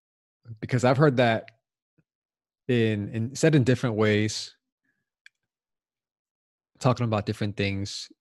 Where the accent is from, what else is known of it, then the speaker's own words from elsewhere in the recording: United States; as an American, there are core principles that are that are just American